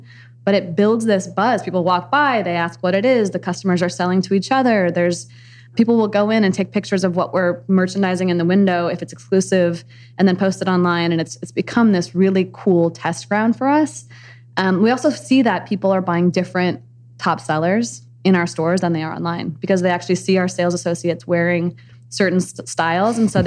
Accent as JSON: {"language": "English", "town": "Minneapolis", "region": "Minnesota", "country": "United States", "moved": "as an adult", "said": "I came from Minneapolis, heart of the Midwest, and made my way out to California for college and then for business school"}